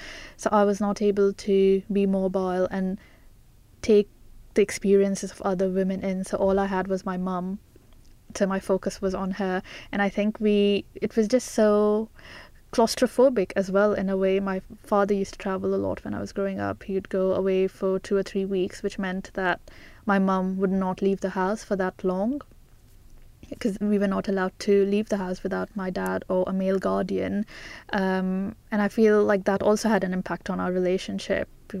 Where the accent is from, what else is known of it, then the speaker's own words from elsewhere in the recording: India; So I am Indian and my parents are Indian. So we would go back to India every year. And that was very interesting because we came from a Muslim community in India as well, and from a Muslim family.